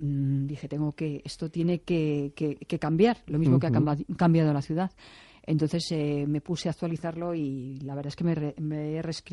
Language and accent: Spanish; Madrid, Community of Madrid, Spain; born there; Bueno, sí, nací en Madrid, pero es que la gente que no ha nacido en Madrid también es de Madrid.